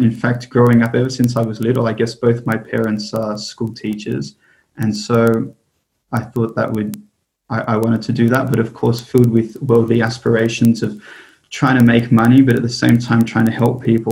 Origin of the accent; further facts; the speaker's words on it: Sydney, New South Wales, Australia; And I was born and raised in Sydney with my four brothers and two sisters. And I grew up just a regular Catholic.